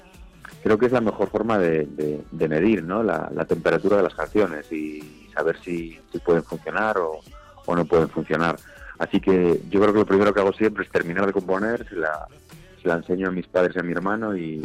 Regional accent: Galicia, Spain; Pues está grabado en mi tierra, en Galicia, concretamente en la zona de Arrías Baixas.

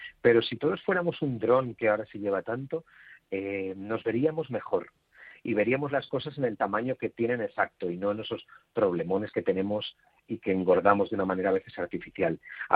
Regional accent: Buñol, Valencian Community, Spain; also born or lived in Utiel; Pues transcurrió en Buñol, que era donde vivíamos, pero yo nací en Utiel, en un pueblo del interior de Valencia

